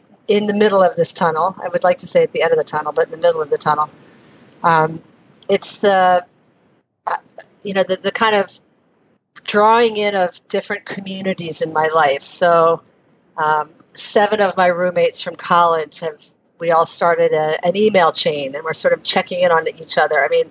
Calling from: Wellington, Florida, United States; I'm still in Wellington, Florida.

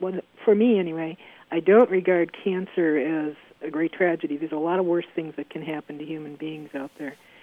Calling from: Delafield, Wisconsin, United States; I'm calling from Delafield, Wisconsin.

